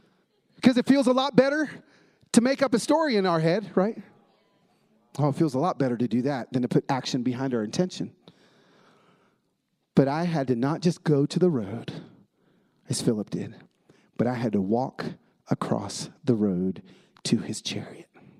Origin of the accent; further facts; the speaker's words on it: Atlanta, Georgia, United States; now in Nashville, United States; because I grew up in Atlanta, it's just different as a black kid growing up in the South as it is growing up in California.